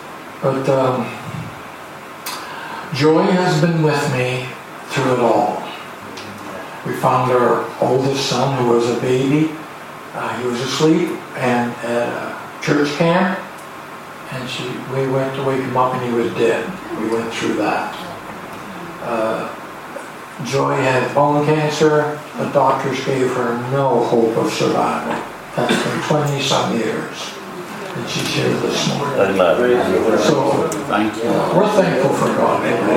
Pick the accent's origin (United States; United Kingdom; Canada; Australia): Canada; I'm from Canada.